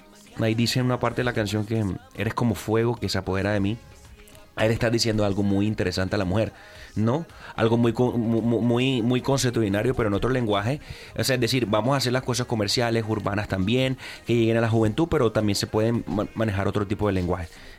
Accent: Barranquilla, Atlántico, Colombia; Barranquillero currambero, como le llaman allá en mi tierra.

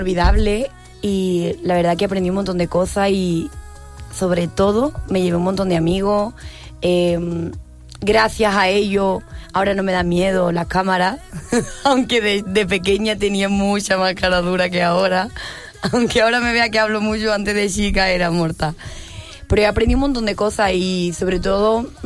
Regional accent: Sanlúcar de Barrameda, Andalusia, Spain; De Sanlúcar de Barrameda, Cádiz.

